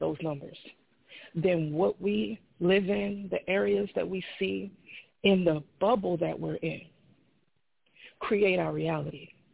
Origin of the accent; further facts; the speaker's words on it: New Orleans, Louisiana, United States; I'm from New Orleans. I see the same thing Stacey states. I come from a city that was named the nation's murder capital. I am 41 years old.